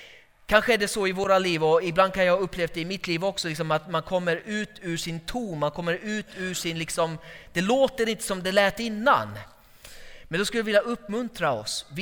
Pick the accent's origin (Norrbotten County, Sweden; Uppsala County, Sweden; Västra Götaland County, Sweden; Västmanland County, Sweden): Västra Götaland County, Sweden; Borås; Jag är från Borås från början.